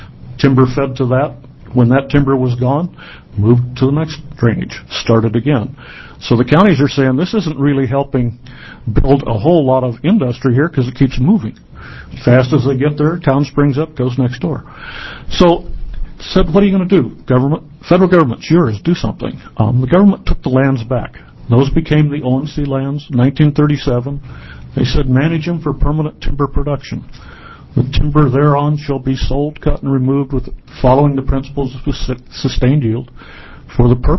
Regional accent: Arizona, United States; I grew up in Arizona. My forester degree is from Arizona.

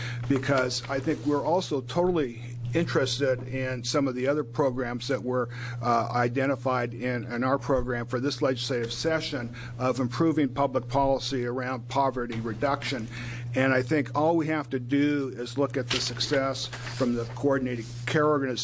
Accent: Medford, Oregon, United States; I'm from Medford, Oregon.

